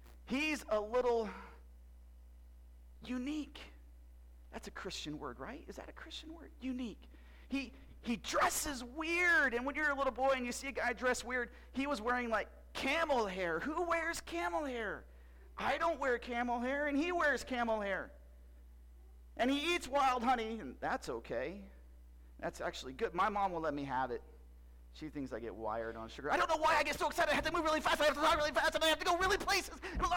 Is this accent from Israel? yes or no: yes; Galilee, Northern District, Israel; I'm from Galilee, and I have a great story to tell you today.